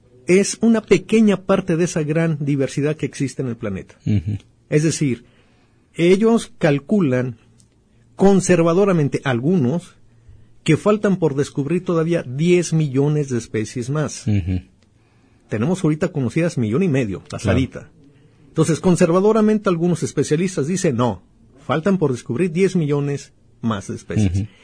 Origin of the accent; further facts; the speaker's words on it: Mexico; como mexicanos tenemos que sentirnos orgullosos de esa, claro, gran riqueza.